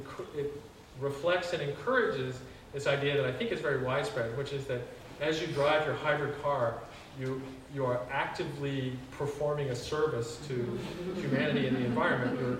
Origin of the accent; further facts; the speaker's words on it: Kansas City, Missouri, United States; I grew up in Kansas City